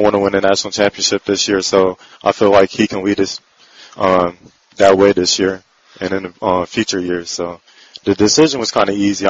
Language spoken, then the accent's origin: English; Evansville, Indiana, United States; also born or lived in Texas; I'm from Evansville, Indiana. I went to Harrison High School 4 years.